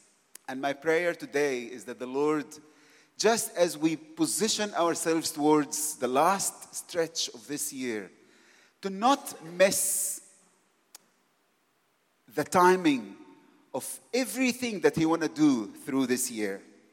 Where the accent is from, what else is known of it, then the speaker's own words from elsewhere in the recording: Cairo, Cairo Governorate, Egypt; because she's from the Cape and I'm from Cairo